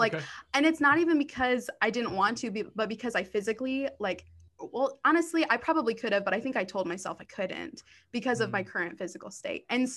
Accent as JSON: {"language": "English", "region": "Michigan", "country": "United States", "said": "I'm originally from Michigan"}